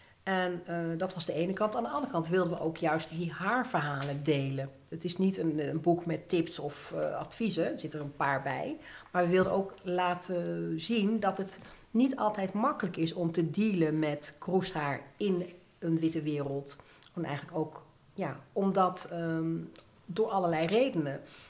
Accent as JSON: {"language": "Dutch", "town": "Alphen aan de Rijn", "region": "South Holland", "country": "Netherlands", "tie": "born or raised there", "said": "ik groeide op in Alphen aan de Rijn, alles wit."}